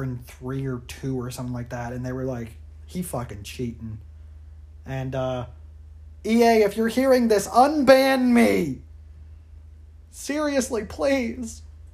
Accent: Spencer, West Virginia, United States; born there; I was born in Spencer, West Virginia at midnight.

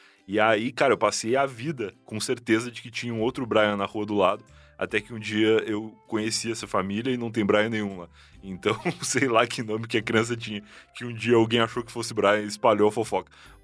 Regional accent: Rio Grande, Rio Grande do Sul, Brazil; Eu sou de Rio Grande, que é uma cidade lá no sul do Rio Grande do Sul.

